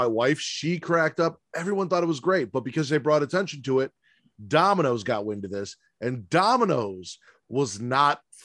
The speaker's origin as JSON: {"language": "English", "town": "Chicago", "region": "Illinois", "country": "United States", "said": "Well, we can say that because we've had better pizza because we're from Chicago."}